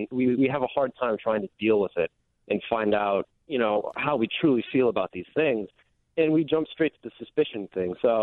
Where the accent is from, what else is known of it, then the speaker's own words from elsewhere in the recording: Minnesota, United States; I'm from Minnesota, so I kind of had the same feeling when